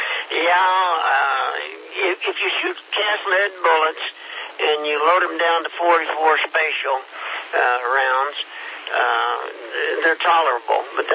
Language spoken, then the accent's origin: English; Kansas, United States; Well, I'm from Kansas. You remember Dodge City and Gunsmoke?